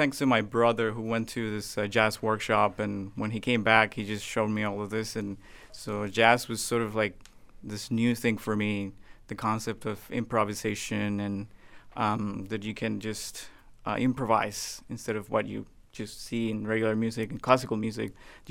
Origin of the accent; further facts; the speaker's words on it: Colombia; English is a second language; I actually was born and raised in Colombia